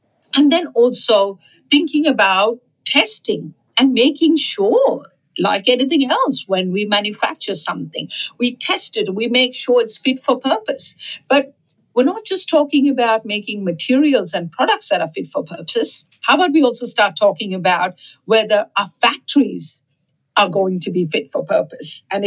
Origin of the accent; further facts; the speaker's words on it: Mumbai, Maharashtra, India; I just remember as a kid growing up in Mumbai